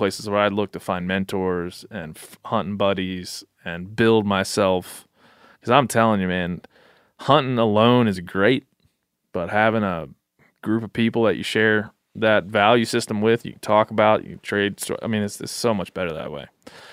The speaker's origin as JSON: {"language": "English", "region": "Maryland", "country": "United States", "said": "Yeah, I'm from Western Maryland, so we're not too far."}